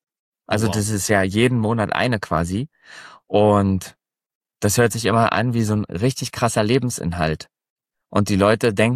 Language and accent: German; Frankfurt, Brandenburg, Germany; Ich komme aus Berlin, Richtung Berlin, Brandenburg, Frankfurt an der Oder, kann man ja so sagen. Das ist ja schon fast Polen. Also wir haben ja hier die Grenze